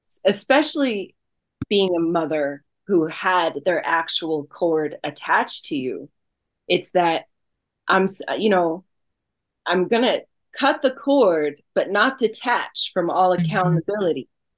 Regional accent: Denver, Colorado, United States; now in Aurora, United States; I grew up in Denver, Colorado, mostly

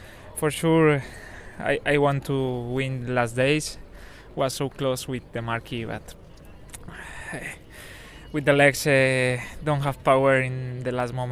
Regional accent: Pacora, Caldas, Colombia; English is a second language; now in La Ceja, Colombia; I'm from a small city in Caldas, it's Pacora, but I live in Antioquia and close to Medellin, in La Ceja.

